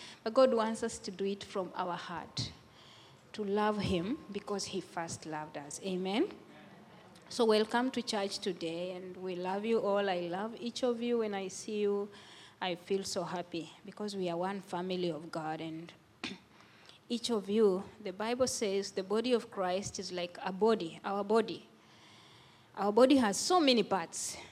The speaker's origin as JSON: {"language": "English", "country": "Kenya", "said": "I come from Kenya."}